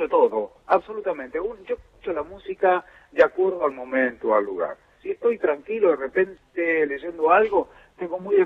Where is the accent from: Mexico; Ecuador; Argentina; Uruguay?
Argentina; Ezeiza, Buenos Aires Province; born or raised there; also born or lived in San Miguel de Tucumán